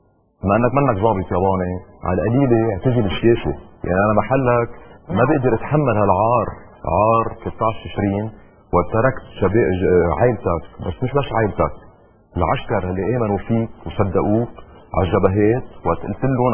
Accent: Lebanon

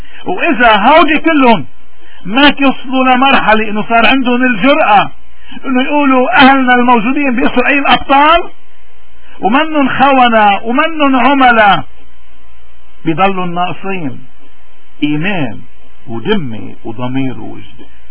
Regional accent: Lebanon; من هون نحن كلبنانيين لأي مذهب انتمينا بده يكون عندنا جرأة.

